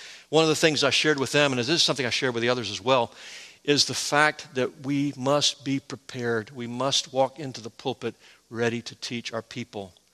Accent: United States; But they had something different for me because I'm an American.

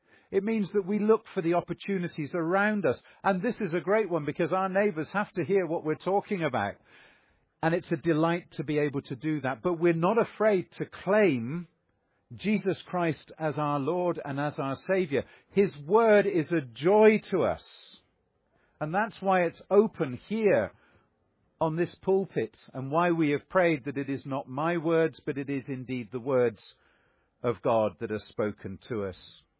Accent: Northern Nigeria, Nigeria; born there; and I was born in West Africa, right in the far north of Nigeria

